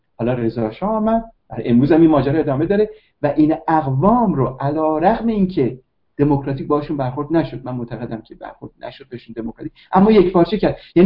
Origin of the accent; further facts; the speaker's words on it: Iran; من اینجا به عنوان یک ایرانی چگونه میتوانم الان بیام قضاوت کنم